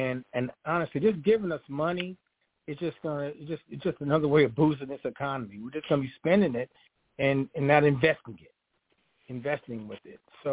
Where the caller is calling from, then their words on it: West Hollywood, California, United States; I'm calling from West Hollywood, California.